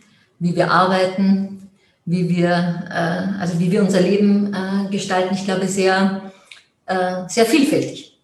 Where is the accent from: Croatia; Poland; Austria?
Austria; Mondsee, Upper Austria; Wenn ich sage, ich komme aus Mondsee